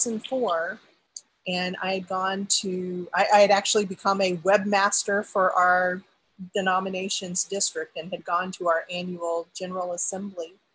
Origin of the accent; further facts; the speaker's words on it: Texas, United States; I grew up in the outside of Houston and Montgomery County, very conservative.